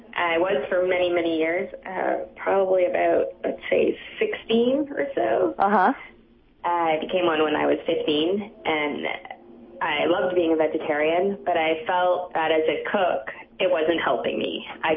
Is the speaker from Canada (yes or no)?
yes; Canada; now in New York, United States; I'm actually from Canada.